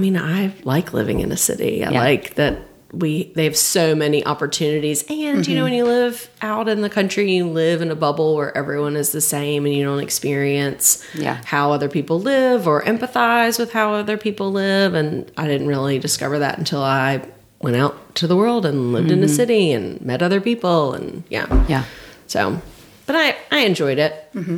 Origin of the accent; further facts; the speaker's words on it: Boston, Georgia, United States; So I tell people I'm from Thomasville, but I'm really from Boston, Georgia.